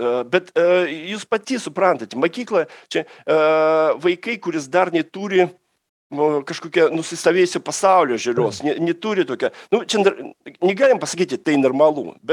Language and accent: Lithuanian; Russia; Čia mūsų tragedija, čia rusų tautos tragedija.